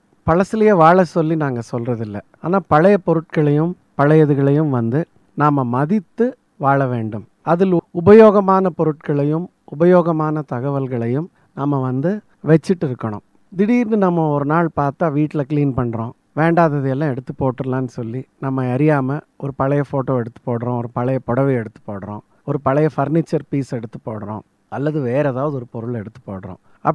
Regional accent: Coimbatore, Tamil Nadu, India; நான் வந்து கோயம்புத்தூர்லேயே பிறந்து வளர்ந்தவன்.

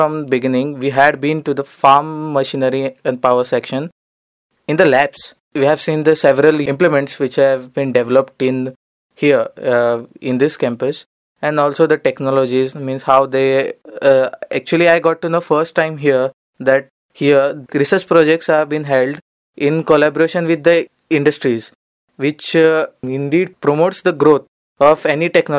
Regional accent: Goa, India; I am basically from Goa.

